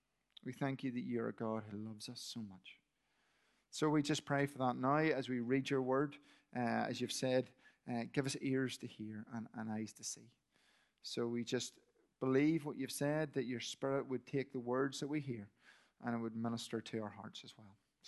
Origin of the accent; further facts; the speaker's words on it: Belfast, Northern Ireland, United Kingdom; I'm from Belfast, live in Belfast, but go to the Sunday climbs of West Church in Bangor.